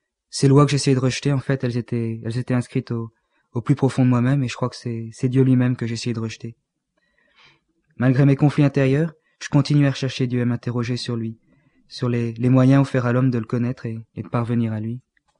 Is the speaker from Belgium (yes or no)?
yes; Belgium; also born or lived in Luin, France; je suis né à Luin, près de la frontière belge. J'y ai vécu environ jusqu'à l'âge de 7 ans. Puis mes parents ont déménagé en Belgique